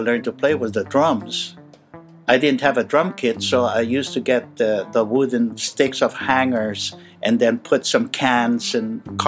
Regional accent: San Juan, Metro Manila, Philippines; by the time I was 11 years old, that's when my father passed away, and I started growing up in Manila, in Little Baguio, specifically in San Juan.

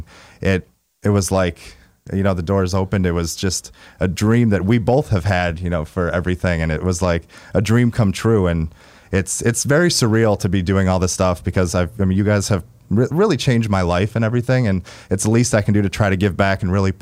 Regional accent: Columbus, Ohio, United States; So I'm from Columbus, Ohio.

